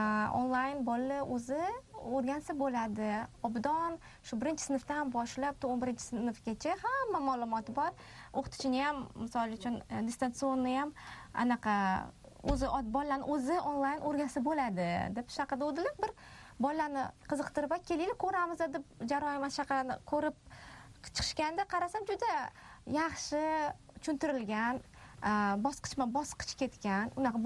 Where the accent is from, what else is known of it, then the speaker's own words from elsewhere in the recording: Tashkent, Uzbekistan; Keyin men tag'inam Toshkent shahrida o'sganman, shu yerda o'qiganman.